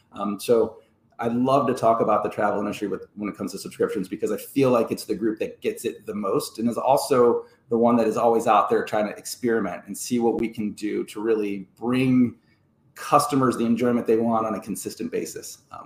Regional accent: Ohio, United States; So I born and raised in Ohio. I love to start with that because I think my Midwestern values are key to who I am.

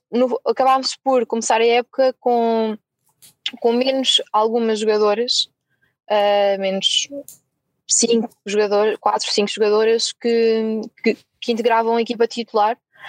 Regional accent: Caldas da Rainha, Leiria, Portugal; das Caldas, da Rainha, que é de onde sou natural

